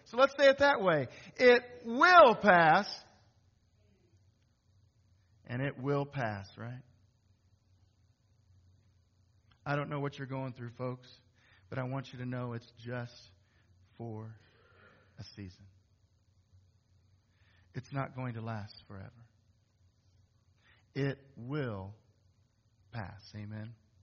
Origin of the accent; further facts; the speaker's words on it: Missouri, United States; Now, I grew up in Northwest Missouri. We have this nice, black, rich soil, right?